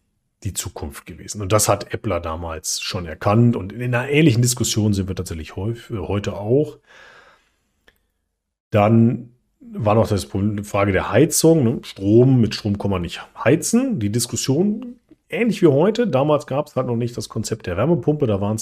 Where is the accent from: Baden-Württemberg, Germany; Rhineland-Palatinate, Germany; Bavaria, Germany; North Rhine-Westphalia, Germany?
North Rhine-Westphalia, Germany; Ich komme ja aus dem Ruhrgebiet, ich bin auf Kohle geboren.